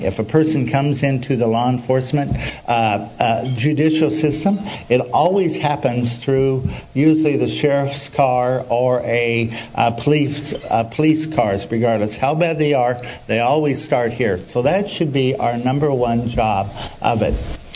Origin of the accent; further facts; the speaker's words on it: Washington, United States; My dad said no, so I was born in Memorial. That's kind of where our community was. I was raised down here a few miles, went to Evergreen High School